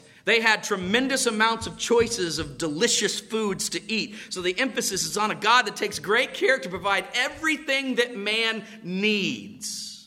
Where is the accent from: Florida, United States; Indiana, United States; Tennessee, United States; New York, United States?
Florida, United States; I grew up in Florida and I tell you that there are trees that are not pleasing to the eye.